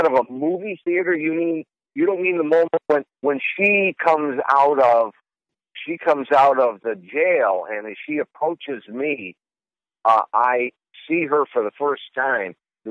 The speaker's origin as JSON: {"language": "English", "town": "Rochester", "region": "New York", "country": "United States", "said": "I'm from Rochester, and I was a trustee of the Eastman Museum at the time, and I still am."}